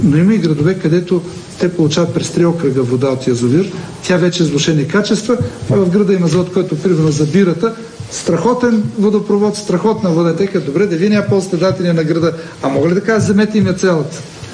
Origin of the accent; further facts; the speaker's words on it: Lobosh, Pernik Province, Bulgaria; аз съм от Лобош, дедо ми там живееше, пред мен се стри язовир